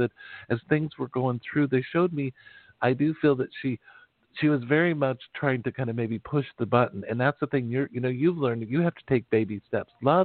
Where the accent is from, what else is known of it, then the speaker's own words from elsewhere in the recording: Wyoming, United States; also born or lived in Texas; I lived in Texas, but I had never dealt with the whole southern wildlife. I'm from Wyoming.